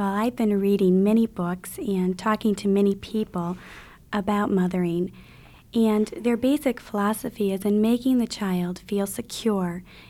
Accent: Indiana, United States; I'm from Northern Indiana.

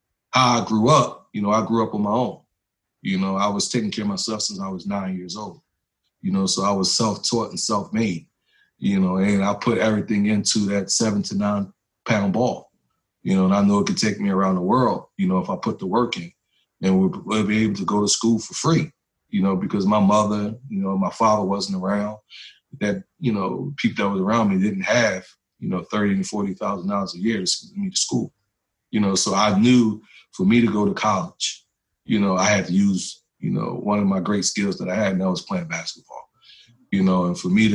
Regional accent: Philadelphia, Pennsylvania, United States; coming from where I come from South Philadelphia, you know, and I come from the inner city

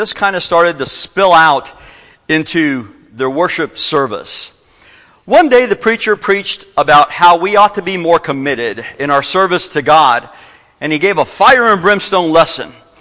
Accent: Texas, United States; I would be preaching the gospel not only out of my hometown, but out of my home state on the Gulf Coast of Texas

